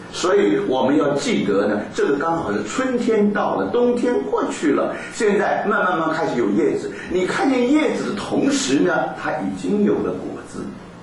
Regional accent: China; 我们中国人讲说无花果树是没有花的果

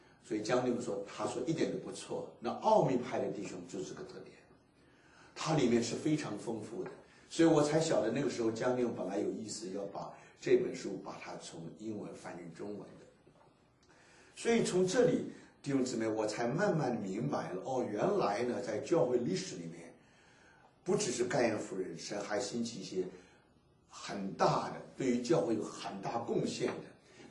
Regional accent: Taiwan; 那我们从台湾来的人，我们只知道一个阿甘夫人

